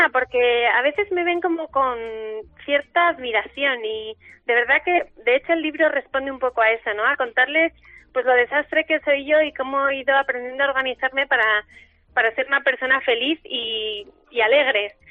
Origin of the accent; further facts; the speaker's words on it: Asturias, Spain; Viene de que yo soy asturiana y en Asturias casi todos tenemos en la puerta de nuestra casa las catiuscas, las botas de agua, porque como llueve mucho